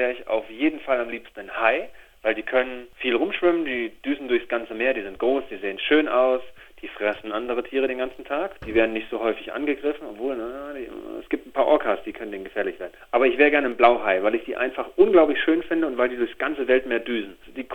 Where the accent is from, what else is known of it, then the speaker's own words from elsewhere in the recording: Germany; ich komme ja aus der DDR, wir konnten nicht irgendwo anders hinfahren, wir sind dann immer an die Ostsee gefahren